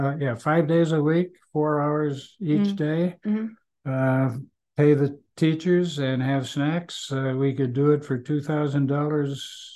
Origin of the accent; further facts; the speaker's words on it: Seymour, Indiana, United States; there was a secretary in our building who heard that I was from Seymour or near Seymour